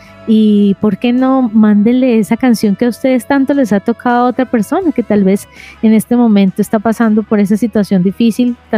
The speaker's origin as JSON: {"language": "Spanish", "town": "Cali", "region": "Valle del Cauca", "country": "Colombia", "said": "como soy caleña estaba haciendo un calor"}